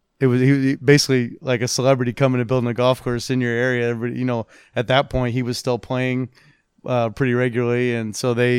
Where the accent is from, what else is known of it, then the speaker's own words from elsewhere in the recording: Indiana, United States; Around here, I played Morris Park and Brookwood Golf Course.